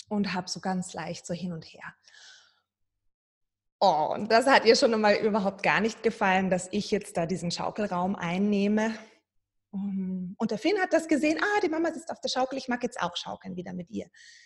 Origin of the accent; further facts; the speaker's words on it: Germany; accent: German; Sie hat natürlich meinen deutschen Akzent gehört.